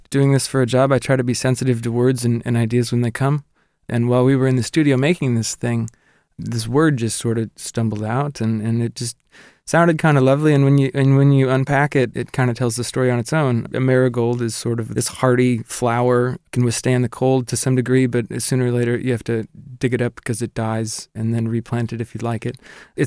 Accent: Midwest, United States; We're both from the American Midwest, sort of writing folk songs at the core

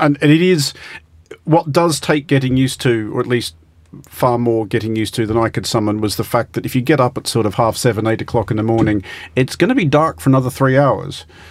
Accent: Australia; Well, I'm Australian

